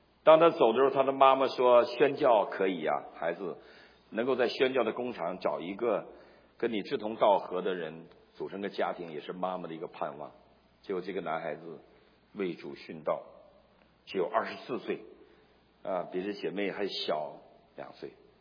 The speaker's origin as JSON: {"language": "Chinese", "region": "Northeast China", "country": "China", "said": "这我们中国叫鸡蛋汤、蛋花汤，我们东北人就会做这两种汤"}